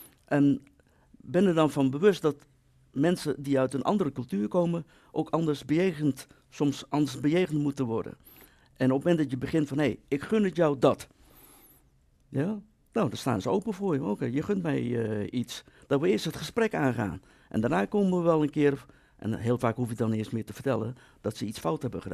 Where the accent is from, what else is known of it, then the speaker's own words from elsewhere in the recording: Netherlands; En wij als Nederlander, wij willen heel snel zaken doen.